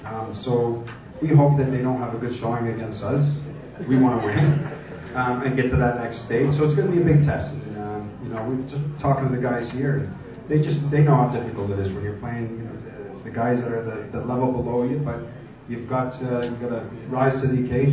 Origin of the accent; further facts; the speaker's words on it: Newmarket, Ontario, Canada; also born or lived in Woodbridge; I grew up playing in Newmarket and Woodbridge.